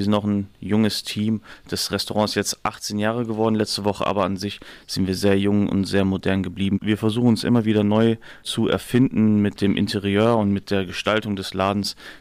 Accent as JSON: {"language": "German", "town": "Piedimonte Etneo", "region": "Sicily", "country": "Italy", "said": "Ja, wir kommen alle aus der Ätna-Region. Wir kommen alle aus einem Dorf namens Piedmont Etneo. Das liegt am Fuß des Ätnas."}